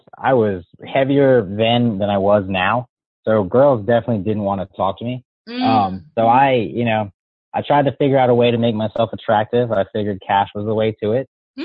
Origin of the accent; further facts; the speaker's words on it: Elizabeth, New Jersey, United States; moved away as an adult; now in Raleigh, United States; So I live in Raleigh, North Carolina now. Originally, I'm from Elizabeth, New Jersey.